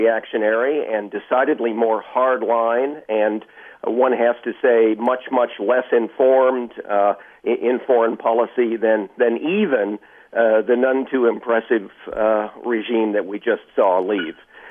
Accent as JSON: {"language": "English", "region": "Midwest", "country": "United States", "tie": "born or raised there", "said": "We used to say when I was growing up in the Midwest that foreign policy in Missouri was what happens in Kansas"}